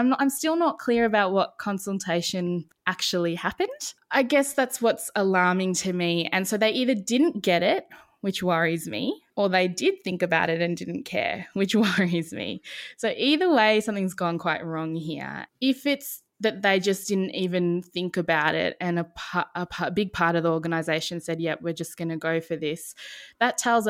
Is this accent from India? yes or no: yes; India; As an Indian